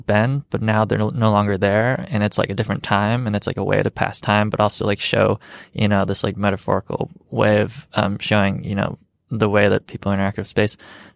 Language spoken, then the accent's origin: English; Rockford, Illinois, United States; growing up in Rockford, even dealing with, you know, a violent home life